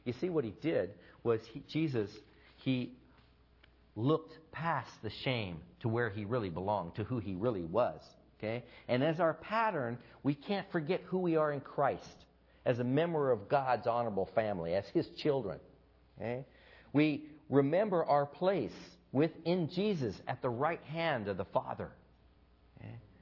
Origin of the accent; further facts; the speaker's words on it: United States; I have a hard time understanding shame because as an American